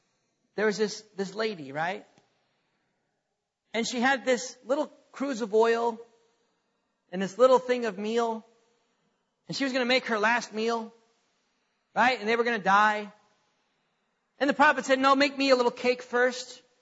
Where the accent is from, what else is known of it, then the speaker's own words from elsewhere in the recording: North Dakota, United States; Now, why in the world in North Dakota? Yeah, I grew up in North Dakota.